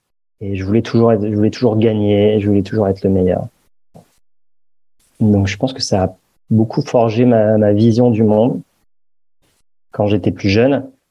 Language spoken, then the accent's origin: French; Paris, Île-de-France, France; moi, j'ai grandi à Paris dans un univers plutôt confortable, aisé.